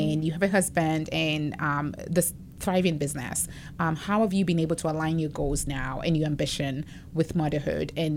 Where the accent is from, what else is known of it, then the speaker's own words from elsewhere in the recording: Nigeria; I'm from Nigeria, as you mm-hmm. know. And one thing about the way I grew up is we actually grew up, we call it a compound.